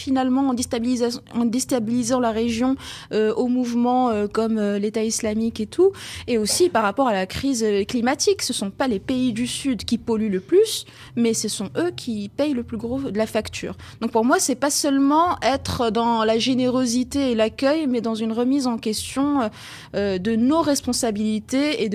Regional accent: Morocco; now in France; moi je vis en France depuis 2001, mais je suis marocaine et j'ai eu mon lot pénible d'années sans papier.

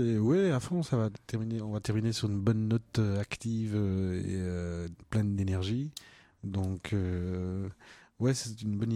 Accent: DR Congo; born there; moi en fait je suis né au Congo, voilà. Par ma maman qui est congolaise et papa qui est belge

